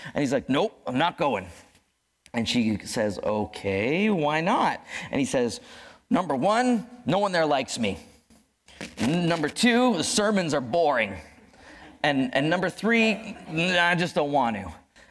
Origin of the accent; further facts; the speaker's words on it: Brantford, Ontario, Canada; I'm Canadian. I grew up in Ontario, in Brantford, Ontario